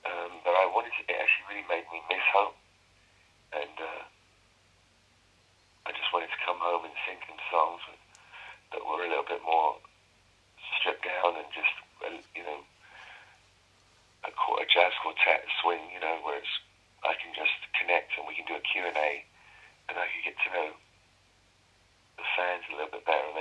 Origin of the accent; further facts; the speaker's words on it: United Kingdom; As a Brit, you know, just as a British boy